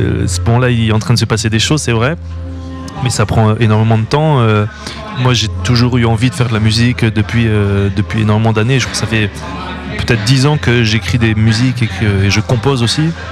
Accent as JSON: {"language": "French", "town": "Condé-sur-l'Escaut", "region": "Hauts-de-France", "country": "France", "said": "moi je viens du nord de la France, une petite ville qui s'appelle Condé-sur-l'Escaut, pas loin de Valenciennes"}